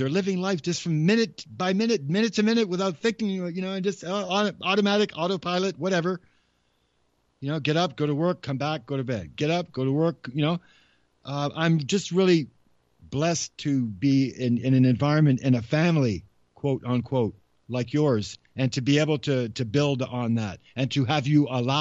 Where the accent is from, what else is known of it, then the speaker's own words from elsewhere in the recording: Cambridge, Massachusetts, United States; also born or lived in Lexington; I was born in Lexington, Massachusetts, and I grew up around Cambridge and Walden Pond.